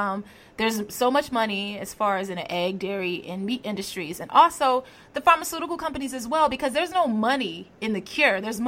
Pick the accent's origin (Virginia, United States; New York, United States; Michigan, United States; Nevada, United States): Virginia, United States; I grew up near, I grew up in Hampton Roads near PETA.